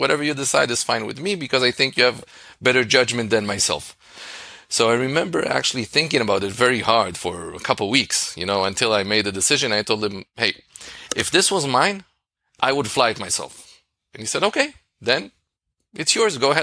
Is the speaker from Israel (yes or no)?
yes; Israel; I'm from Israel. I just turned 40